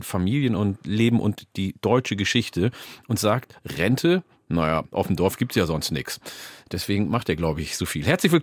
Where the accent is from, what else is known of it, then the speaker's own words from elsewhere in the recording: Ethiopia; German is a second language; now in Germany; Ich bin in Äthiopien geboren und aufgewachsen